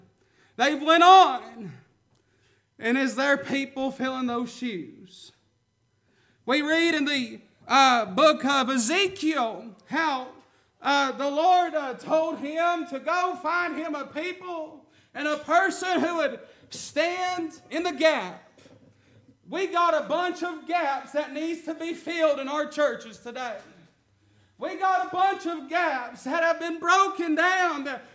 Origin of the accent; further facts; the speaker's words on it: Westmoreland, Tennessee, United States; I'm so thankful for the saints of old that I was raised underneath there in Westmoreland, Tennessee.